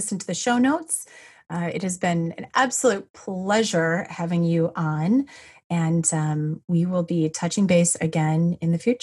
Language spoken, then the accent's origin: English; Midwest, United States; nope, I'm from the Midwest.